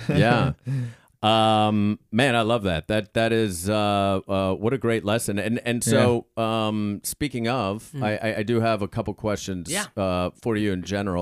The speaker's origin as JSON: {"language": "English", "town": "Pittsburgh", "region": "Pennsylvania", "country": "United States", "said": "I come from I'm from Pittsburgh"}